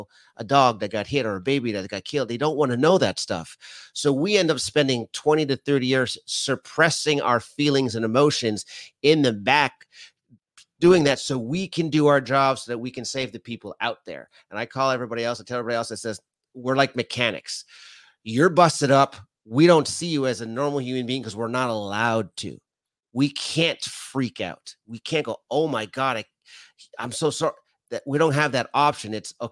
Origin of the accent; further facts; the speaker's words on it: Canada; now in United States; being Canadian